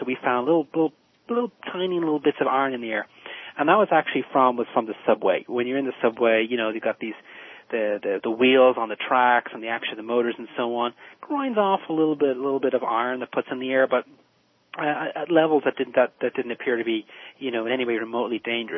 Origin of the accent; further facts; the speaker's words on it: Dublin, Leinster, Ireland; And my hometown of Dublin also have that sort of basin effect where you get this horrible smog.